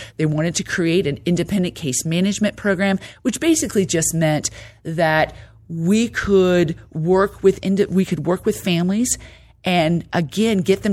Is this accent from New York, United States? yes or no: no; Tampa, Florida, United States; So I am from Tampa, born and raised.